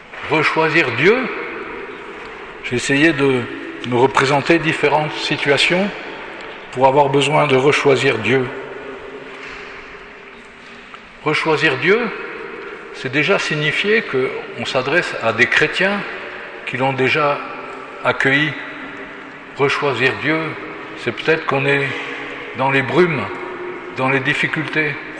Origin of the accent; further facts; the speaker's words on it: Occitanie, France; Je suis originaire du Gers. J'ai grandi près d'Auch.